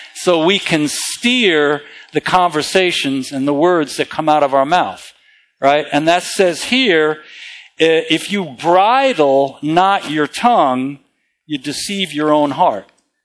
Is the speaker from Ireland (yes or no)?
no; California, United States; born there; also born or lived in Illinois; I came from... Well, I was born in California, and I lived in the Midwest. I lived in Illinois for a while.